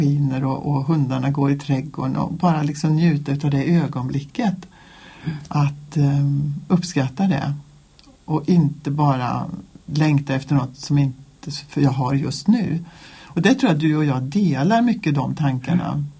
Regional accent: Mariestad, Västra Götaland County, Sweden; also born or lived in Mullsjö; Jag är uppvuxen i Mariestad. Och sen bodde jag i Mullsjö i många år där jag hade familj och barn. Och sen så hände det saker i mitt liv som gjorde att jag blev troende.

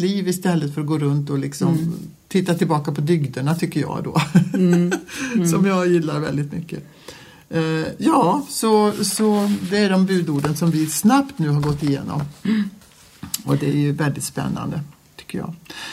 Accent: Mariestad, Västra Götaland County, Sweden; lilla Mariestad där jag växte upp, det var ju en liten stad med en väldigt hög moral som jag upplevde det.

